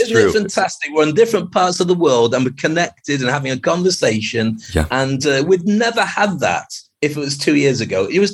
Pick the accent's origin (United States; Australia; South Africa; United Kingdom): United Kingdom; now in Dubai, United Arab Emirates; Well, I've been in Dubai for 30 years. I'm a Brit.